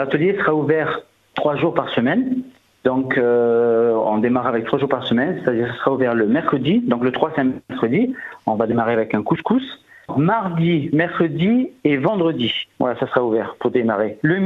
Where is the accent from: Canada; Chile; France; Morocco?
France; south of France; Nous, on vient du Midi.